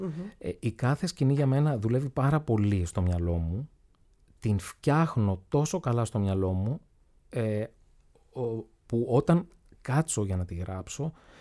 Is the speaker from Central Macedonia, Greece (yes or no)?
no; Anthousa, Thessaly, Greece; ορεινό χωριό εκεί της Θεσσαλίας, στην Ανθούσα, Τρικάλων, Καλαμπάκας τώρα. Έγραφα ιστορίες που είχαν μέσα το χωριό μου